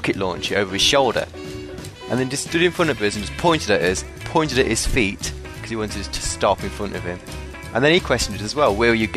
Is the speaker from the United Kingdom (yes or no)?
yes; England, United Kingdom; Or being English.